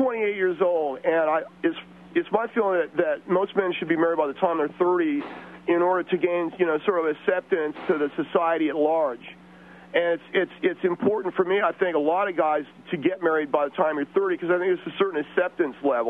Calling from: Temple City, California, United States; I'm calling from Temple City tonight.

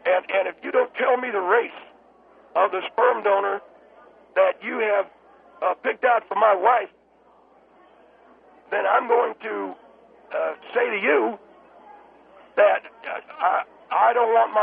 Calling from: Lancaster, California, United States; Yeah, Phil, I'm calling in from Lancaster, California, and I've called your program before

